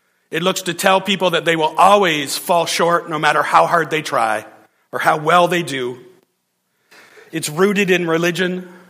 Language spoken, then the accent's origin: English; Ontario, Canada; I'm from Ontario and I'm a Maple Leafs fan.